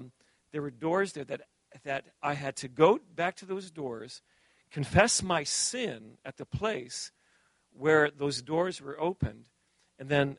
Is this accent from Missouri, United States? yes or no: no; New York City, New York, United States; also born or lived in Canada; because I'm Canadian, but I was raised in New York City.